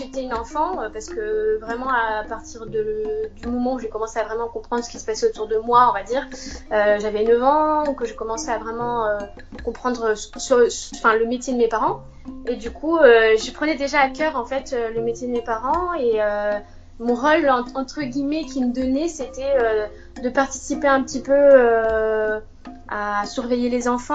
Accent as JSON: {"language": "French", "region": "Normandy", "country": "France", "said": "Alors moi, je suis de Normandie, en Seine-Maritime plus précisément."}